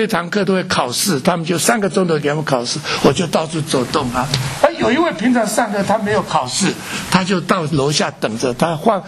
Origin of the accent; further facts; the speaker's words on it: Wenzhou, Zhejiang, China; 因为我们温州人也不知道，我们温州人从小就看父母做生意也可以赚很多钱或赚钱